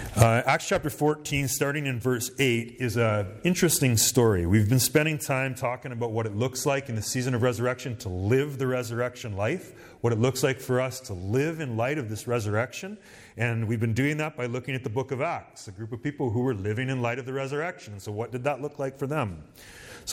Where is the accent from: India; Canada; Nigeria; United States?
Canada; I love parts of who I am because I'm Canadian.